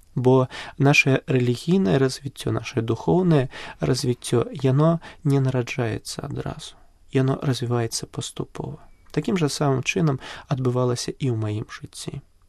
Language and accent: Belarusian; Maladzyechna, Minsk Region, Belarus; У маім родным горадзе зараз існуюць две парафіі, афіцыйна зарэгістраваныя.